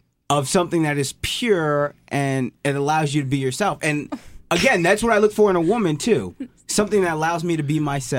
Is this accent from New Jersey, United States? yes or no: no; New York, United States; I grew up in New York, so I had my fair share of large amounts of people.